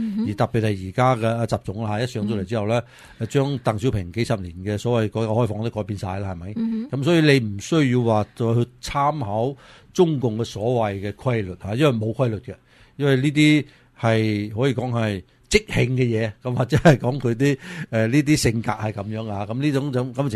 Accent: Taiwan; 作为台湾人嚟讲嘅话呢，其实呢好多时候都台湾人呢都觉得唔会打㗎吓

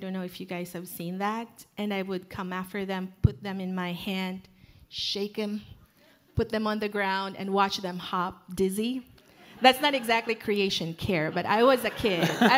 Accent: Philippines; moved away as an adult; now in United States; I grew up in the Philippines, and I came here in the States when I was 22. So all of my childhood are in the Philippines. Our house was made of bamboo floors and bamboo walls and a tin roof

